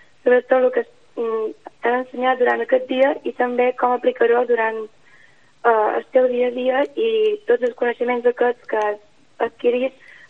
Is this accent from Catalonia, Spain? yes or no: no; Balearic Islands, Spain; I que venim de Menorca, aquest tipus de realitat, de bueno, situacions que es viuen allà, són desconegudes també per nosaltres, no?